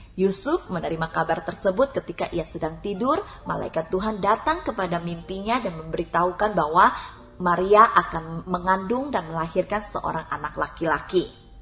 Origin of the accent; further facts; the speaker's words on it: Pontianak, West Kalimantan, Indonesia; born there; saya sedang berada di kota kelahiran saya di Pontianak.